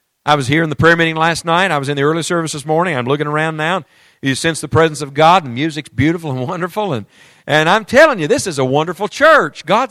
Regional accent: West Virginia, United States; And I'm from West Virginia. And we met in school.

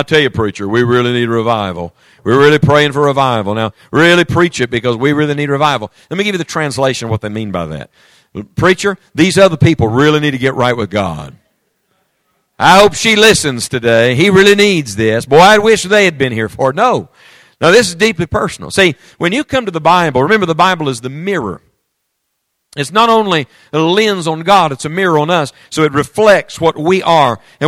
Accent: West Virginia, United States; And I'm from West Virginia. And we met in school.

